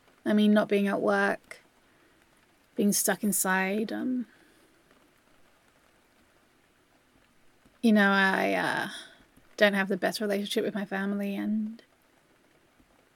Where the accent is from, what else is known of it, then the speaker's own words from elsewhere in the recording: England, United Kingdom; Yes, I'm very English.